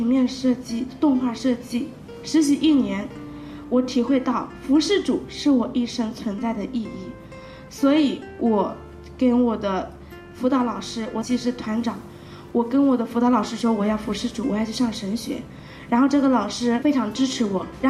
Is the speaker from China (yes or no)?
yes; Hubei, China; 我是湖北人，他是安徽人，然后我又嫁到那安徽